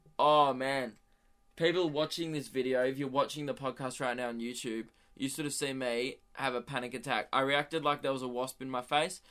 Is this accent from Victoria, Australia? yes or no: yes; Melbourne, Victoria, Australia; I finished my hometown shows at the Melbourne Comedy Festival, and then it was time to start taking the new show because I can around the country